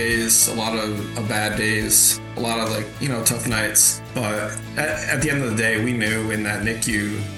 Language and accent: English; Baltimore, Maryland, United States; We're from Baltimore, Maryland.